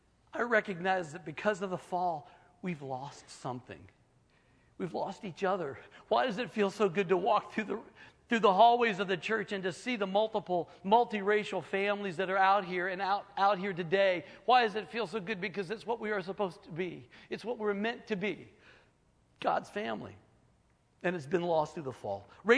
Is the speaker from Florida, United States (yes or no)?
no; Alexandria, Virginia, United States; I grew up in Northern Virginia, in Washington, D.C., actually in Old Town Alexandria. A very nice place.